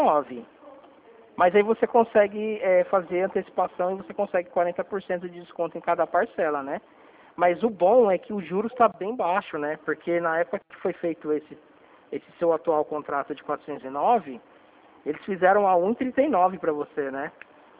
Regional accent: Presidente Prudente, São Paulo, Brazil; A gente é de Presidente Prudente aqui, interior de São Paulo

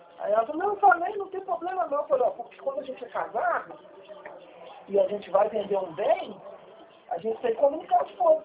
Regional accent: Três Rios, Rio de Janeiro, Brazil; porque eu sou daqui de Três Rios.

